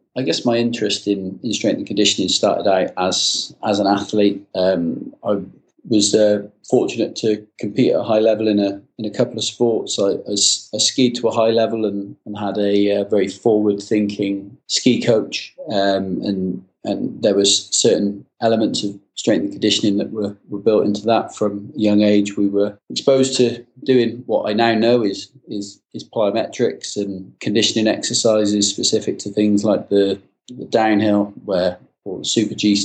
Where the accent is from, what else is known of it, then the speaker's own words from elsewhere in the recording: Gloucester, South West England, United Kingdom; Gloucester Rugby, which is the local professional team in my hometown.